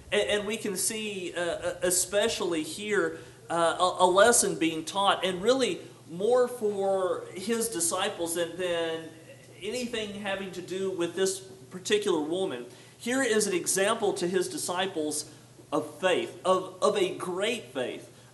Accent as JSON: {"language": "English", "town": "Pearsall", "region": "Texas", "country": "United States", "tie": "born or raised there", "said": "especially when I was a child growing up in Pearsall"}